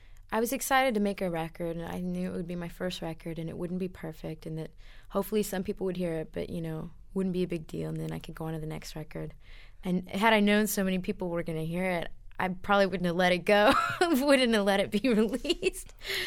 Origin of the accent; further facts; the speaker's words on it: Texas, United States; I'm from Texas.